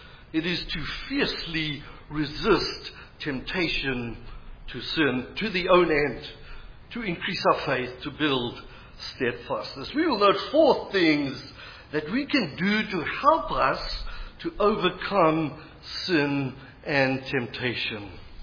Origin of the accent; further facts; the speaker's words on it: South Africa; I was growing up in South Africa in a kind of middle-of-the-road Baptist church, and a bottle of beer was evil.